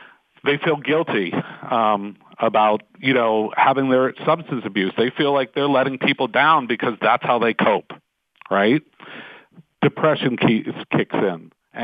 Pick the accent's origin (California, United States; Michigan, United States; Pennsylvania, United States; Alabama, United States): Pennsylvania, United States; Brookline; So I was a kid. I grew up in Brookline. Went to Brashear High School. Did the whole city thing. Loved this area.